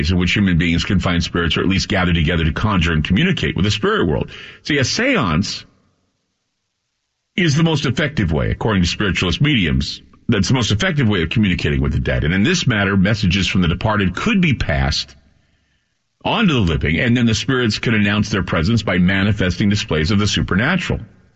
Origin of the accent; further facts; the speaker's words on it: Utah, United States; the newspapers that I had in my home state of Utah